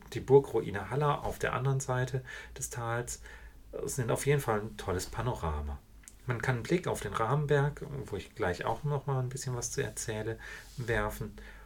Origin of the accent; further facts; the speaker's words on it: North Rhine-Westphalia, Germany; born or raised there